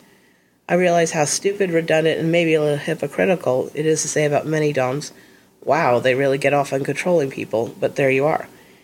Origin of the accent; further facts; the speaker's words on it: San Francisco, California, United States; also born or lived in Europe; I'm from the San Francisco area and thus a snob.